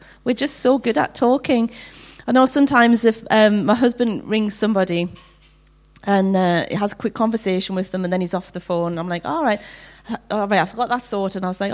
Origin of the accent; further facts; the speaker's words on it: Newcastle, North East England, United Kingdom; now in Durham, United Kingdom; I'm 49, and I was brought up in Newcastle. And 3 years ago, God told us to move to Durham